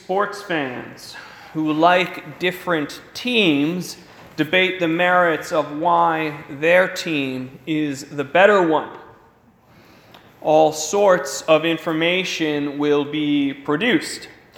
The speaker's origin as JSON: {"language": "English", "town": "Toronto", "region": "Ontario", "country": "Canada", "said": "but I'm from Toronto, so I am a Toronto sports fan, and I support my home team."}